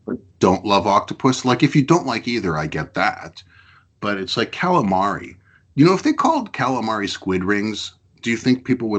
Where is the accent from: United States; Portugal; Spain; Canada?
Canada; as a Canadian